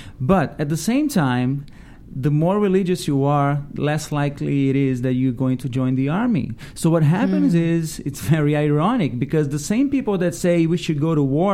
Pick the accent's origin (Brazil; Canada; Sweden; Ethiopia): Brazil; I'm a Jew from Brazil.